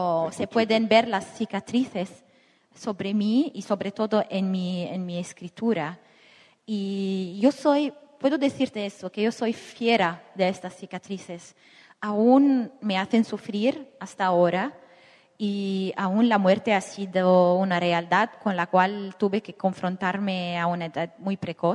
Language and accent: Spanish; Beirut, Beirut Governorate, Lebanon; tengo un rapporto muy conflictual con mi país y con mi ciudad natal, con Beirut.